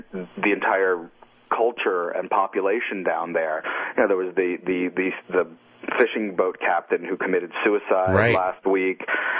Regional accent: Louisiana, United States; Yeah. I'm from Louisiana, so.

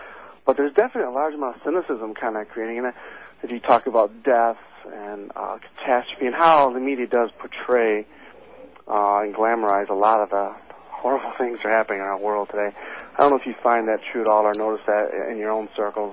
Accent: New Baltimore, Michigan, United States; I'm from New Baltimore.

